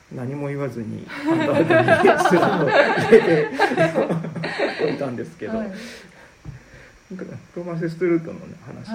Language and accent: Japanese; Yamaguchi, Japan; 僕の出身地の山口を撮った、